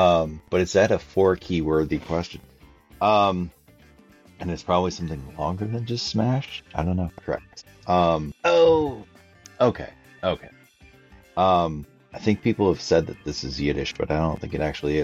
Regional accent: Chicago, Illinois, United States; I grew up outside of Chicago, so it's like going home.

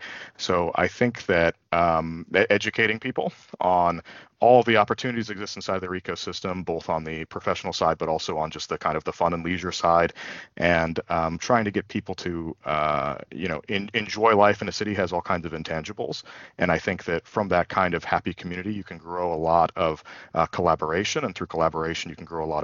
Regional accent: Phoenix, Arizona, United States; also born or lived in Houston; So I grew up here in Phoenix, Arizona, which is where I'm taking this this conversation from today. I moved to Houston when I was 28 years old, and I stayed there for 12 years.

